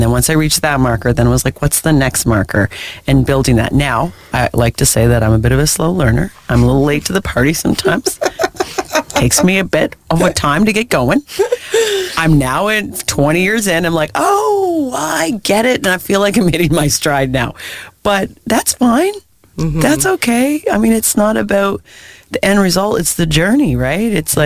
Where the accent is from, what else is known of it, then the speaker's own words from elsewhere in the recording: Prince Edward County, Ontario, Canada; So when Ange and I were growing up in Prince Edward County, which is a rural island